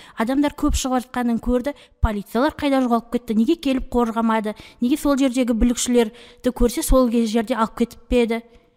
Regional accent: Mangystau Region, Kazakhstan; Мысалы, мен өзімнің туған жерім Маңғыстау ең бірінші бастаған кезде мен өте қатты қорққам. Өйткені біздің адамдардың, енді біздің ауылдың адамдарының қызуғандығын біліп

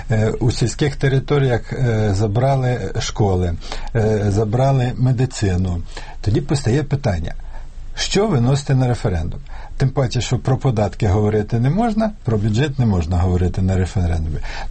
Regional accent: Khmelnytskyi, Khmelnytskyi Oblast, Ukraine; у моєму рідному місті Хмельницькому

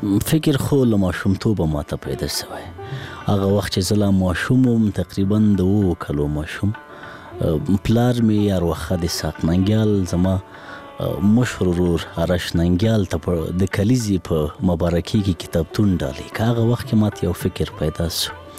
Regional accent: Laghman, Afghanistan; زه په لغمان کې پیدا شوم، په لغمان کې رالوی شوم، خوانسی می په لغمان کې لوستې، هغه کتابو او تعلیم او کتابچی او قلم سره زه په لغمان کې آشنا شوم.

